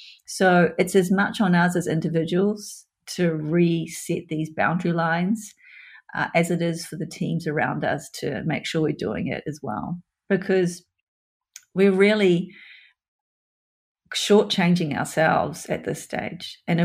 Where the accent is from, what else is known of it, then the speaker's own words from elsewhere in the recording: New Zealand; I just read this morning the latest stats for New Zealand, my home country.